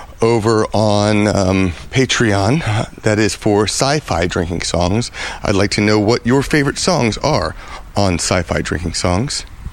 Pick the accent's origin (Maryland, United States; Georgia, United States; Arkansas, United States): Maryland, United States; Growing up in Maryland, we had the forest, we called it, in our backyard